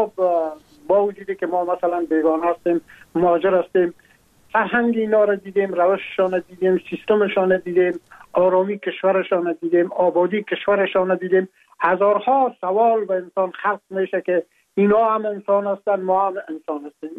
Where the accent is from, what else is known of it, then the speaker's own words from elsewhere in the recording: Afghanistan; now in France; ما هم در جمع عمو مردمایی بودم که از افغانستان بر آمدم و تقریبا این 3.5 سال میشه که ما در فرانسه زندگی میکنم